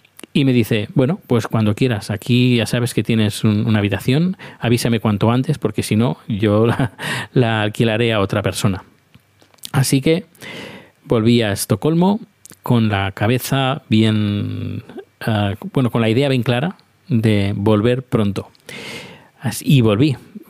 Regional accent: Spain; now in Sweden; yo soy español y vivo en Suecia y ahora estoy de turismo aquí.

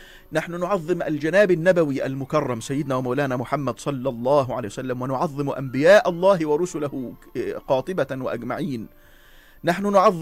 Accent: Egypt; إحنا كمصريين اتعودنا وتعلمنا عبر أجيال من وراء أجيال

